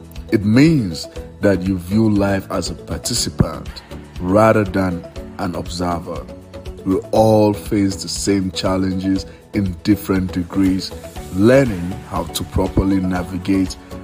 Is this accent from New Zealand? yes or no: no; Nigeria; moved away; growing up in Nigeria. There are certain beliefs I had, and then when I came here, started learning different stuff